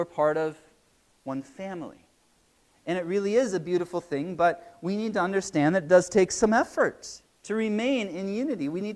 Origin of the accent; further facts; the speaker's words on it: United States; Where else are we from? I'm from America.